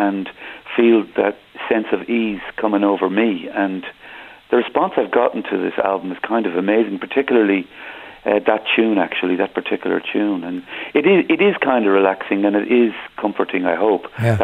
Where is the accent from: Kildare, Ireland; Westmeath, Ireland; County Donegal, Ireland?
Kildare, Ireland; Newbridge; And my dear friend from my hometown, Newbridge, County Kildare, John White, both taken from us.